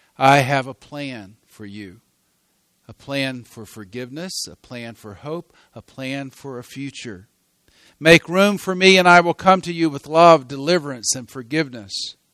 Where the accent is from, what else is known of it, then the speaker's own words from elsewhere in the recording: North Carolina, United States; I went to college in Nyack, New York. I grew up in North Carolina. It was a 10-hour trip